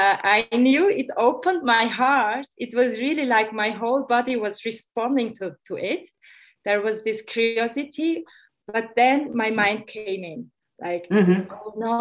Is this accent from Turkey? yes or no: yes; Turkey; now in Switzerland; And because I'm from Turkey, there was no Turkish pupil in the class.